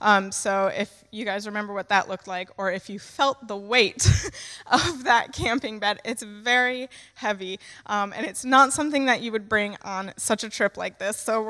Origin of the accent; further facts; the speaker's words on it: Arizona, United States; If you don't know what part of America I am from, I'm from the western side of the states, from a place called Arizona.